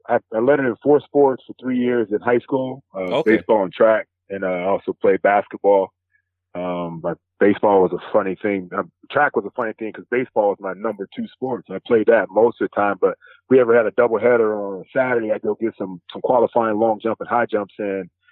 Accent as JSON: {"language": "English", "region": "Ohio", "country": "United States", "tie": "born or raised there", "said": "being an Ohio boy growing up in Central Ohio, about 45 minutes from Columbus, you know, Ohio State was always my favorite."}